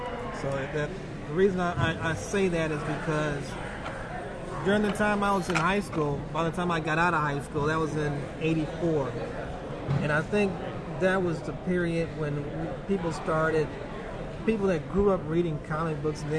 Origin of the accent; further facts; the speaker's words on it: Kokomo, Indiana, United States; Currently, I work for two newspapers in my hometown in Kokomo, Indiana.